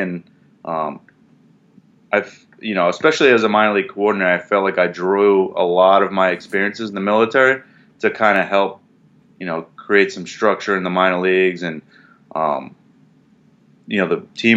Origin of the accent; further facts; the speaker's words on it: New England, United States; even though I grew up in New England.